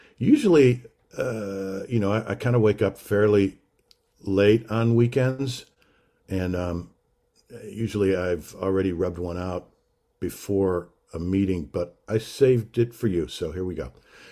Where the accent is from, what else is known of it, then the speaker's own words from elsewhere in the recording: Atlanta, Georgia, United States; from Atlanta … from Atlanta, and I'm very pleased to be here.